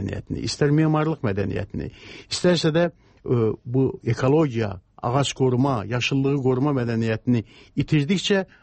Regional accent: Karabakh, Azerbaijan; Mən Qarabağlıyam

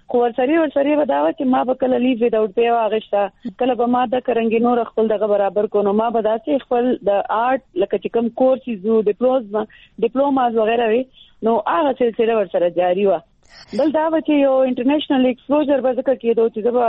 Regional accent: Peshawar, Khyber Pakhtunkhwa, Pakistan; also born or lived in Ziarat Kaka Sahib; خو موږ شروع نه په پېښور کې سیټل دی. نو ما چې کوم د سټارټ ایجوکیشن دی هغه ما ټول د پېښور نه کړی وي.

